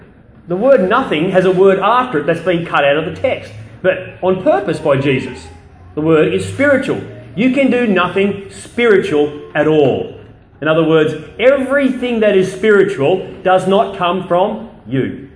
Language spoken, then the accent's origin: English; New South Wales, Australia; I grew up in the Riverina, where nearly every second place was growing grapes